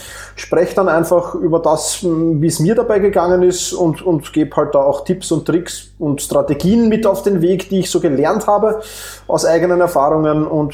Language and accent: German; Vienna, Austria; wie man wahrscheinlich schon an den ersten Worten erkennen konnte. Ich komme aus Wien